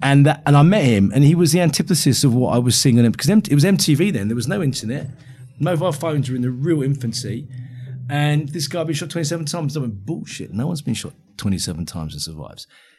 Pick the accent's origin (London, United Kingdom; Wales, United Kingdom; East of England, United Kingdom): East of England, United Kingdom; I'm a kid from Essex.